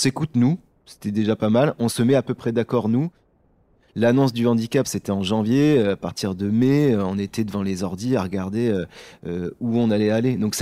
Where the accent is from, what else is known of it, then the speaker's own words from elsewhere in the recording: Hauts-de-France, France; Comme j'étais originaire du Pas-de-Calais